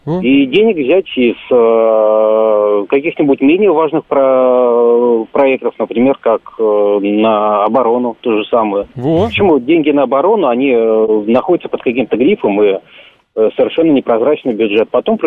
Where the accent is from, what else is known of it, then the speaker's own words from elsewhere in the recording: Moscow, Russia; я москвич.